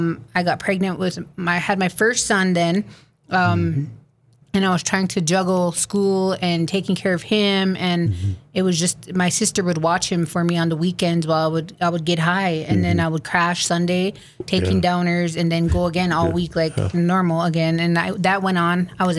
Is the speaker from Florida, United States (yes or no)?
no; Fort Yates, North Dakota, United States; I grew up in Fort Yates, North Dakota, on the Standing Rock Reservation.